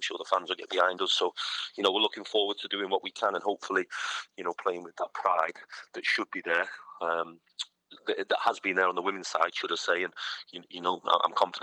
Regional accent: United Kingdom; as a British head coach who's, you know, 35 years old

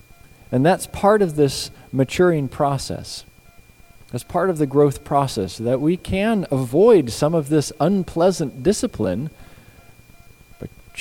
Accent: Washington, United States; also born or lived in Idaho; I grew up in the Palouse over eastern Washington, northwest Idaho there. A lot of farmland.

